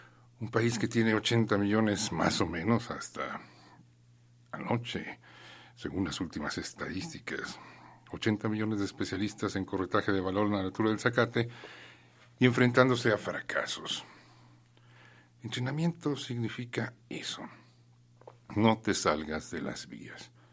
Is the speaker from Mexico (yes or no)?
yes; Mexico; luego verás lo sorprendente que somos los mexicanos